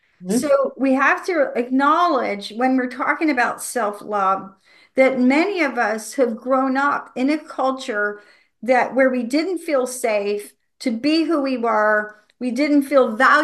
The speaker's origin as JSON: {"language": "English", "town": "Savannah", "region": "Georgia", "country": "United States", "tie": "born or raised there", "said": "I grew up in Savannah, Georgia, and I was headed to church."}